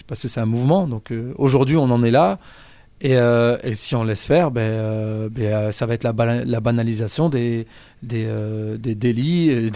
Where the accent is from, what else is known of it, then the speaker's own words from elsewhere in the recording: Roubaix, Hauts-de-France, France; là où j'ai grandi, donc c'était vraiment Roubaix dans le quartier entre guillemets et c'était le quartier de la Potainerie, donc c'est un quartier populaire, vraiment très populaire et voire par certains endroits pauvres.